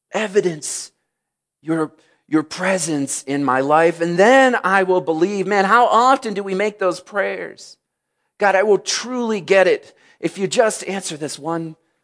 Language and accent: English; Michigan, United States; You know, I grew up in Michigan, and if you've heard, Michigan has had winter storms.